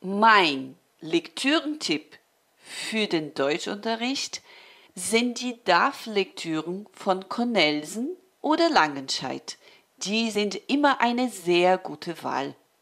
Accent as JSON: {"language": "German", "region": "São Paulo", "country": "Brazil", "second_language": "German", "said": "Ich komme aus Brasilien, aus São Paulo. Ich bin 1978 geboren."}